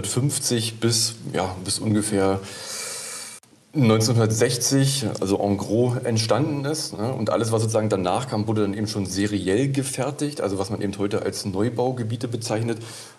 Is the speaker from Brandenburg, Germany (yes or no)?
yes; Eisenhüttenstadt, Brandenburg, Germany; Na, Eisenhüttenstadt, die Stadtneugründung war eben 1950, 51